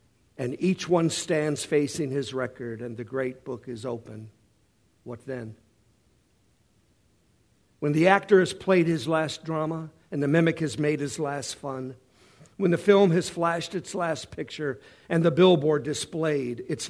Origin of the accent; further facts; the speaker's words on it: Detroit, Michigan, United States; I grew up in Detroit, but my family's from Tennessee, and all of my family on my father's side were farmers.